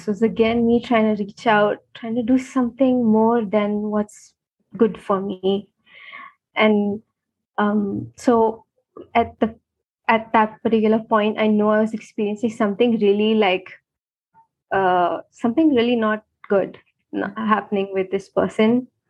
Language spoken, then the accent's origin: English; India; English is a second language; for me, especially as an Indian, it feels like almost as if that's not the real thing